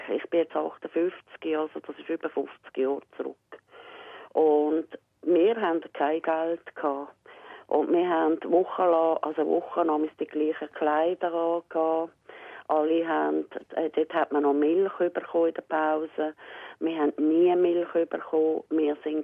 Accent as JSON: {"language": "German", "town": "Altstetten", "region": "Zurich", "country": "Switzerland", "tie": "born or raised there", "said": "Und zwar bin ich in Altstetten aufgewachsen. Und dann hat es ein Ghetto gegeben."}